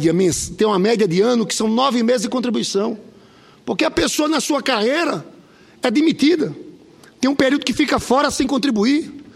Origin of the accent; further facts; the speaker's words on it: Northeast Brazil, Brazil; Eu sou senador pelo Rio, mas sou nordestino.